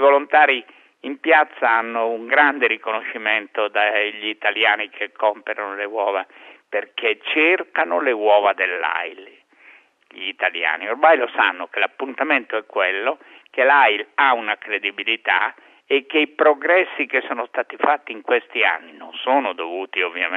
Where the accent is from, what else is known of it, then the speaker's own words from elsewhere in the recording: Bergamo, Lombardy, Italy; now in Rome, Italy; io bergamasco mi sento però cittadino di Roma fino al midollo